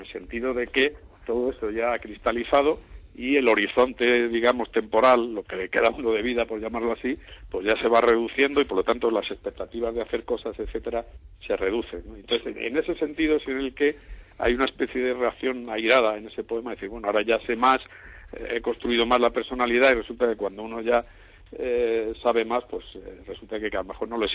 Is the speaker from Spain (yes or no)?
yes; Madrid, Community of Madrid, Spain; Yo recuerdo de pequeño en Madrid que todavía existía, es decir, en las ferias que había en mi barrio, yo soy del barrio de Tetuán